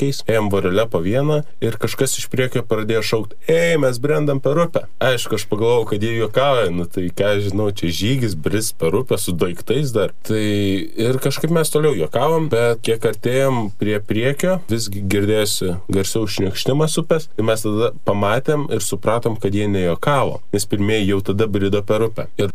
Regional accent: Kaunas, Kaunas County, Lithuania; esu iš Kauno ir priklausau Kauno jauprai jau 4 metus.

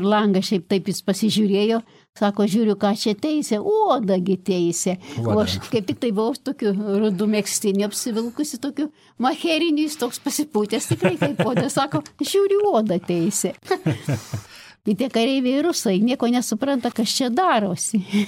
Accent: Samogitia, Lithuania; aš esu tokia stačiokė, aš esu žemaitė.

